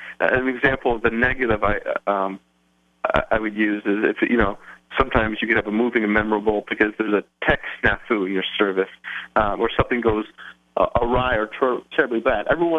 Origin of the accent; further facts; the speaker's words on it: Canada; now in Hunterdon County, United States; and we live here in Hunterdon County, New Jersey. I am a Canadian, so you might hear some outs and abouts as we speak.